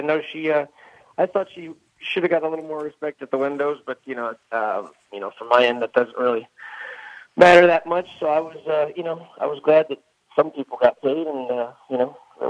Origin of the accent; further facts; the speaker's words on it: Charles Town, West Virginia, United States; Well, I'm from Charlestown originally, and that's